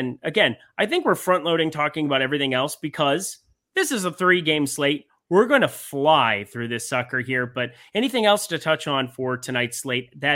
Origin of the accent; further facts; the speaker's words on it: South Dakota, United States; I'm from South Dakota. We're both a little biased. I mean, I moved to Southern California.